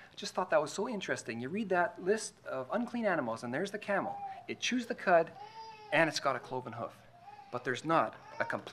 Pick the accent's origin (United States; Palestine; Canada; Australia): Canada; Rideau Ferry, Ontario; I'm a carpenter from Rideau Ferry, Canada.